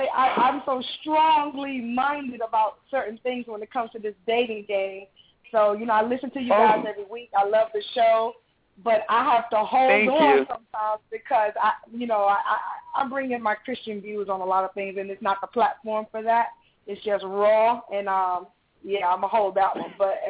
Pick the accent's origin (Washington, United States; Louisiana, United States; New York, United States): New York, United States; I'm from East Flatbush in Brooklyn, okay? I'm living in Bushwick right now.